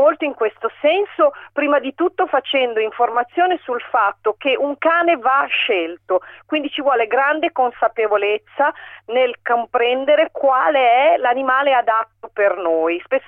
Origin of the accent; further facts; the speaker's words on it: Milan, Lombardy, Italy; Abbiamo cominciato da Milano perché siamo milanesi